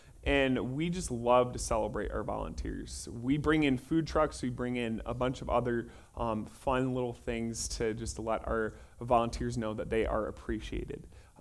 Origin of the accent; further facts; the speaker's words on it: Michigan, United States; And I'm originally from Michigan, and people always ask, are you going to go back to Michigan?